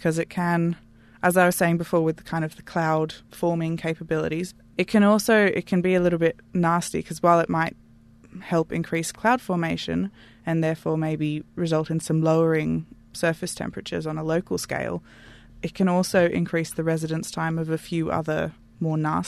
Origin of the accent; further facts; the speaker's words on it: Canberra, Australian Capital Territory, Australia; I'm from Canberra originally